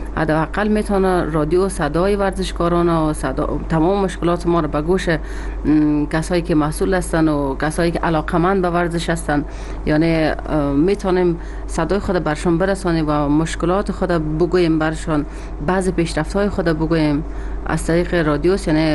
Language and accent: Persian; Baghlan, Afghanistan; مثلا از خود ولایت خودم، ولایت بغلان